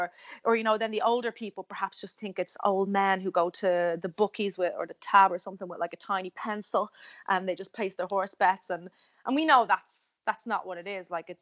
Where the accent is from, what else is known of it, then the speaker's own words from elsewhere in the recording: Ireland; And I did that real Irish thing where I said, ah, sure, it'll be grand. And what you actually mean as an Irish person is, don't worry about it, like, it'll be fine.